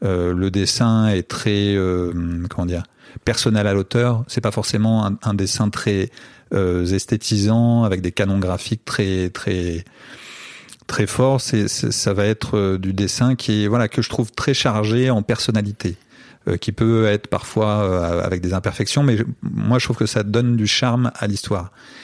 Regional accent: France

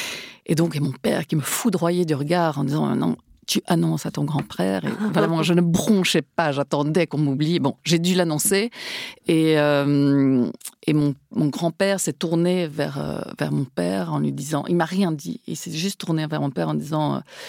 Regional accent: Spain; Parce que je suis espagnole, pardon.

